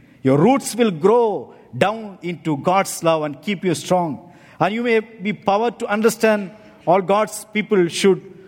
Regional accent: South India, India; place where I come from, it's very hot, southern India.

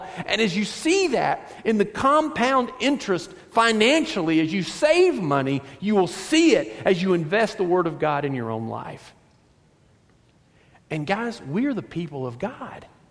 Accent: Kentucky, United States; I'm from Kentucky. I barely can speak the English dialect

